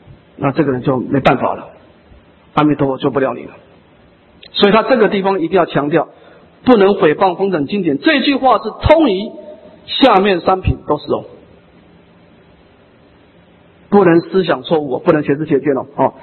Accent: Taiwan; 我们台湾人是很有慈悲心啊

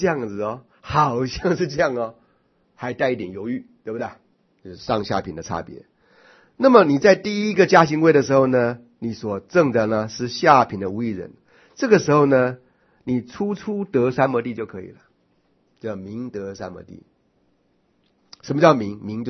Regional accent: Taiwan; 我小时候是在中和大溪那边烧煤球长大的。

